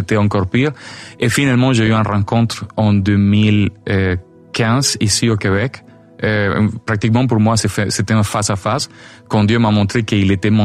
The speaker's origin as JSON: {"language": "French", "town": "Barquisimeto", "region": "Lara", "country": "Venezuela", "second_language": "French", "moved": "yes", "said": "Regarde, ça fait 13 ans que j'ai quitté le Venezuela, mais une des choses que j'ai aimé de Barquisimeto, c'est que Barquisimeto, c'est chaud, mais il n'y a pas d'humidité, c'est sec."}